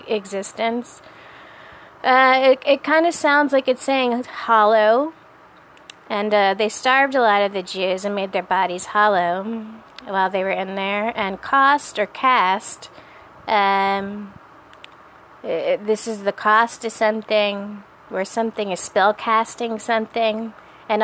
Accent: New York City, New York, United States; And I grew up in the Jewish temple. I grew up in Rodev Shalom, again, which means the Pursuers of Peace. That's on 83rd and Central Park West in New York City.

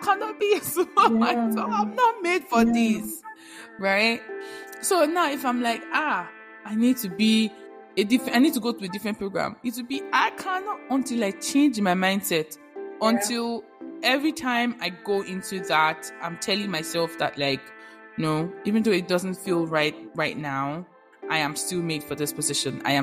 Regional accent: Nigeria; English is a second language; now in United States; Because I'm Nigerian and I have a different accent doesn't mean I cannot do what I need to do.

